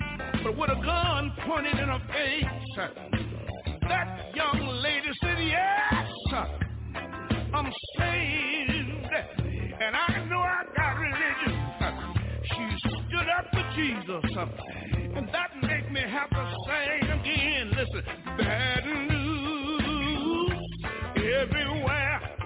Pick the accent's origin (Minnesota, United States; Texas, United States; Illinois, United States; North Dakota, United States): Texas, United States; Houston; When I think about my hometown in Houston, Texas, there was five beautiful little children one day playing around in the house.